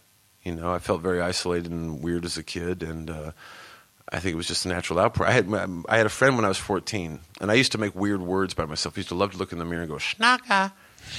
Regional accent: United Kingdom; I'm too... I'm British in that regard.

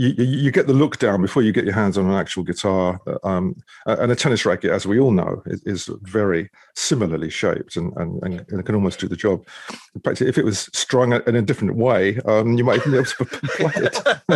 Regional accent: Scotland, United Kingdom; My father also, we're Scottish. So, we had Scottish dance music.

